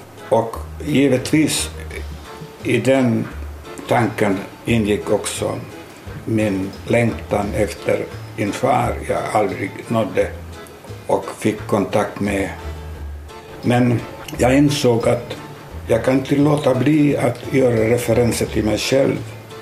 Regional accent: Öja, Central Ostrobothnia, Finland; born there; Jag är född i Öja under kriget, under vinterkriget, mitt i januari 1940.

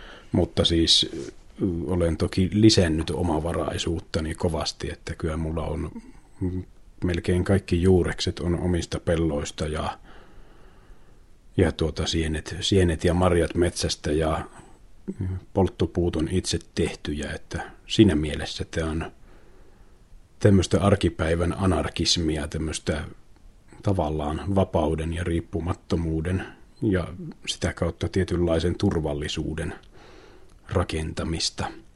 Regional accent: Helsinki, Uusimaa, Finland; Mä muutin tänne 2004 Helsingistä, tosin en ole niin kuin pitänyt itseäni minään kovin helsinkiläisenä koskaan siinä mielessä, että mulla on aina ollut suhteita maaseudulle.

